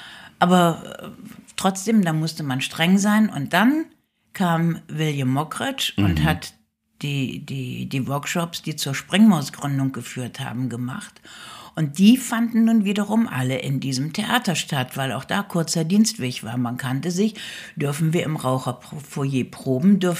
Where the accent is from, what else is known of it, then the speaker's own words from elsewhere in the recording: Rhineland, Germany; born there; ich bin an einem Karnevalssonntag im Rheinland geboren worden.